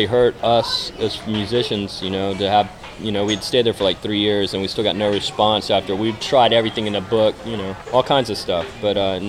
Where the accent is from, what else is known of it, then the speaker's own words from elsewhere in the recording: Jacksonville, Florida, United States; also born or lived in Atlanta, United States; Yeah, I was born in Jacksonville. I lived here till I was about 20 years old, and then I moved to Atlanta for a little while.